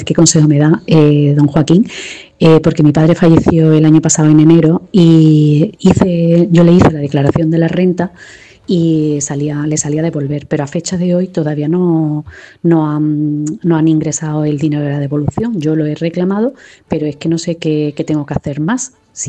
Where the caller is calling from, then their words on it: Málaga, Andalusia, Spain; de Málaga.